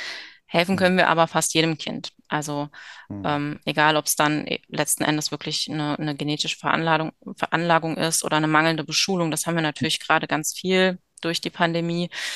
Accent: North Rhine-Westphalia, Germany; ich komme aus der Kölner Ecke. Genau, also wir haben hier große Probleme mit dem Stimm-G, dem J und dem Ch.

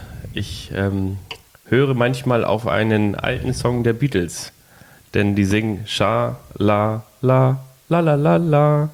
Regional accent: Lagos, Nigeria; Ich komme aus Nigeria. Ganz genau wurde ich 1974 in Lagos geboren.

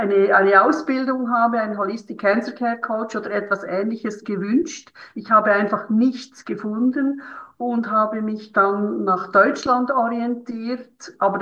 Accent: Switzerland; Und bei uns in der Schweiz ist es so, wir haben keine Anschlussbehandlungen.

